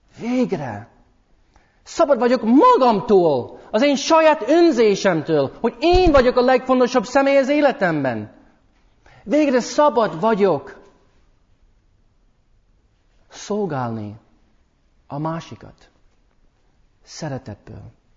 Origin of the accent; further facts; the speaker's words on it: United States; Hungarian is a second language; now in Hungary; magyar nevem van, de egy Amerikából jöttem. És 5 éve vagyok itt Magyarországon